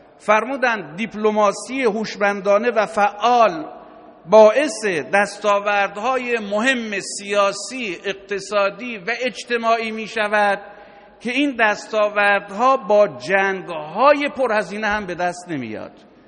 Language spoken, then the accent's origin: Persian; Iran; به بنده به عنوان یک ایرانی میگفت